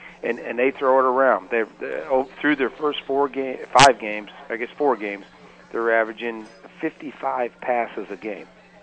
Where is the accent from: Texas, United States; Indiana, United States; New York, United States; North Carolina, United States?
New York, United States; It's up in my hometown area. I grew up maybe, you know, 30 miles from Ithaca Stadium